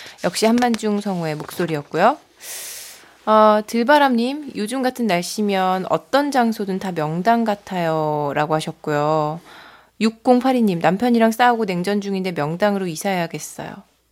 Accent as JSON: {"language": "Korean", "region": "Busan", "country": "South Korea", "lives_now": "Seoul, South Korea", "said": "저는 부산 출신이거든요."}